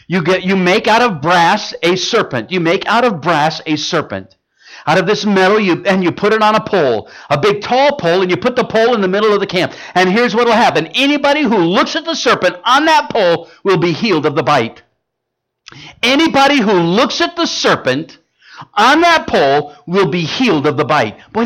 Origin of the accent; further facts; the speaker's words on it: Huntington Beach, California, United States; You know, I was raised in Huntington Beach. I remember going to Huntington Beach High School.